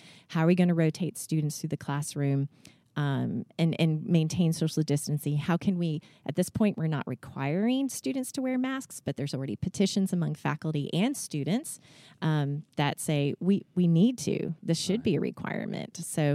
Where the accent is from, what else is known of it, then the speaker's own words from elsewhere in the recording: Atlanta, Georgia, United States; I grew up in Metro Atlanta, and I was ignorant of a lot of the other ways of life people lived around me, even just in the state.